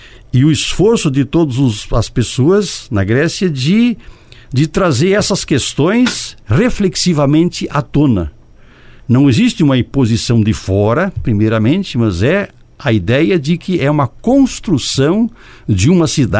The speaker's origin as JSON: {"language": "Portuguese", "country": "Brazil", "said": "nós temos o direito, já como brasileiros, da República Brasileira, de colocar as nossas questões na roda"}